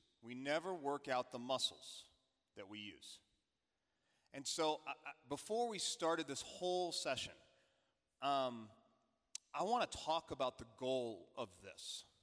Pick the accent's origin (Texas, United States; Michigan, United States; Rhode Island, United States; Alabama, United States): Texas, United States; As some of you know, I grew up in Texas